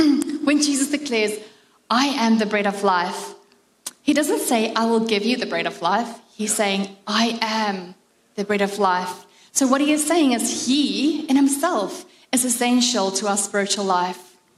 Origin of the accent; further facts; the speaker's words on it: South Africa; I remember when I was growing up in South Africa, we had enough, but we definitely didn't live in an abundance.